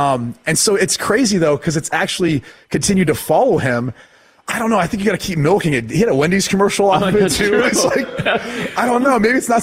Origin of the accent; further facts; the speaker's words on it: Columbus, Ohio, United States; You know, it was tough growing up in Columbus, honestly, having it be like right there in your backyard.